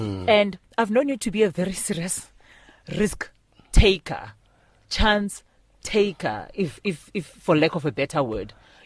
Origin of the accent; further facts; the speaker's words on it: Seshego, Limpopo, South Africa; I grew up in Seshego.